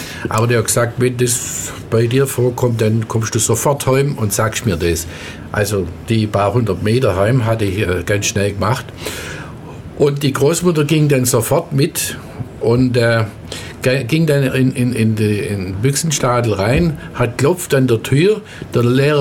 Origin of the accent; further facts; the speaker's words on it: Ulm, Baden-Württemberg, Germany; ich bin selber auch gebürtiger Ulmer. Und habe in meiner Kindheit in der Platzgasse 6 gewohnt bei meinen Großeltern nach dem Krieg.